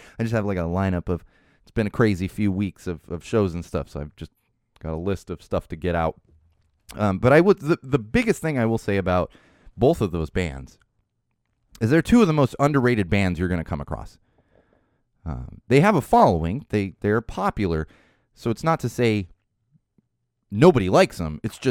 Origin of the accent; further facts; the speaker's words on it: San Diego, California, United States; I've been listening because I grew up in San Diego. Been listening to him forever.